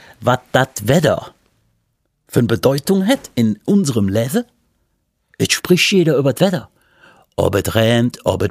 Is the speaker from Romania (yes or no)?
no; Germany; da sind wir Deutsche